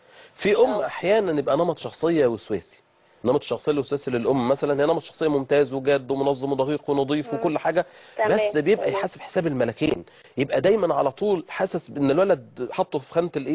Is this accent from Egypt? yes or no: yes; Egypt; على اعتبار ان دي اللعبه الشعبيه الاولى عندنا في مصر